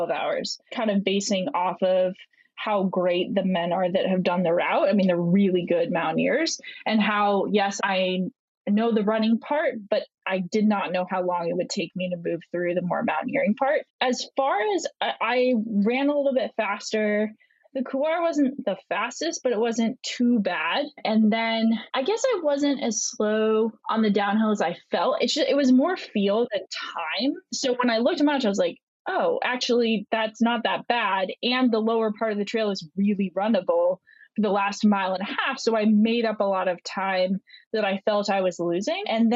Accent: Vermont, United States; also born or lived in Italy; I grew up in Vermont. It's just my favorite thing. So we lived in Italy for 2 years

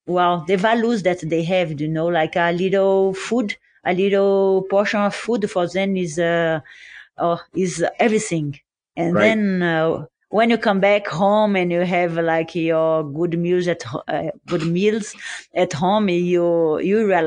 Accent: Brazil; And for me, I'm from Brazil. So in Brazil, we have so many animals that is like kind of normal.

